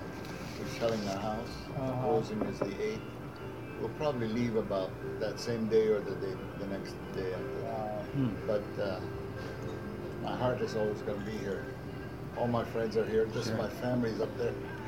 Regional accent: Egypt; moved away as an adult; now in United States; I was born in Egypt, lived there all my life till I was 19, found the Lord there, came to America as a foreign student.

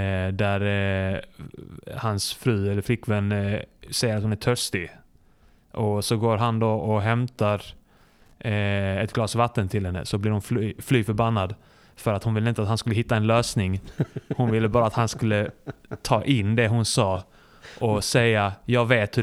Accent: Reykjavik, Capital Region, Iceland; jag är från Reykjavik, och det är så långt norrut.

